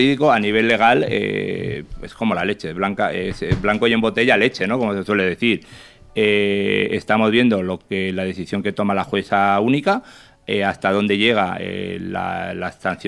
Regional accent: Vitoria, Basque Country, Spain; now in Valencia, Spain; yo soy de Vitoria, vivo en Valencia hace 10 años

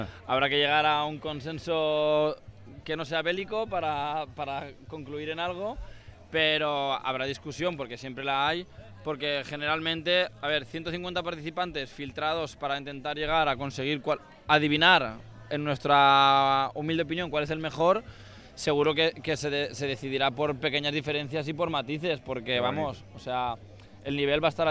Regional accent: Valencian Community, Spain; aparte de que soy valenciano, bueno, soy de Castelló, pero eso implica ser valenciano.

